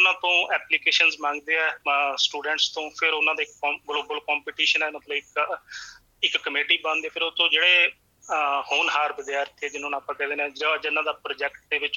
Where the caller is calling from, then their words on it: Punjab, India; ਮੈਂ ਪੰਜਾਬ ਤੋਂ ਬੋਲ ਰਿਹਾ ਹਾਂ ਸਰ।